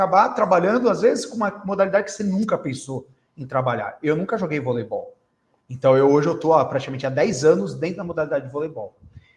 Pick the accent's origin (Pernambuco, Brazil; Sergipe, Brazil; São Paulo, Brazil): São Paulo, Brazil; Santos; Aqui eu sou de Santos